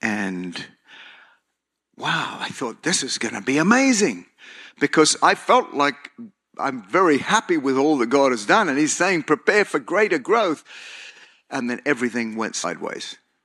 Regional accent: Australia; now in United States; I came over from Australia to finish some of my studies.

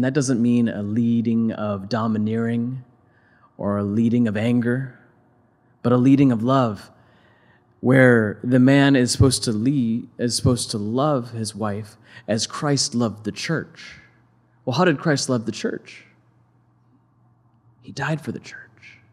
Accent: Midwest, United States; Like I said, I come from the Midwest

